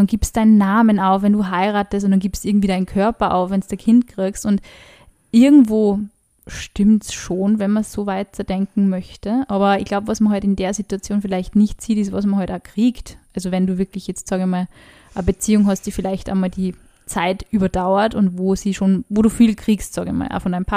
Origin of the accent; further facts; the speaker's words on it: Upper Austria, Austria; ich bin aus Oberösterreich